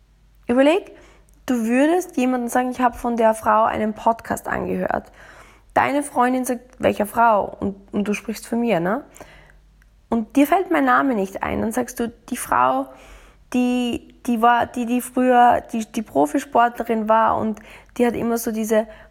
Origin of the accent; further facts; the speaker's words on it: Austria; vielleicht mal zu allen heiligen Zeiten, wie wir bei uns in Österreich sagen, eine Story hochladen oder ein Urlaubspost oder Urlaubsfoto.